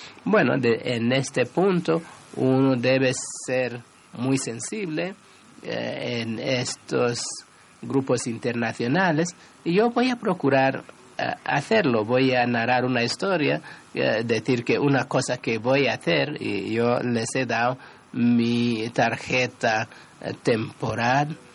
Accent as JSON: {"language": "Spanish", "country": "United States", "said": "Mi experiencia internacional, yo soy americano, comprendo esto"}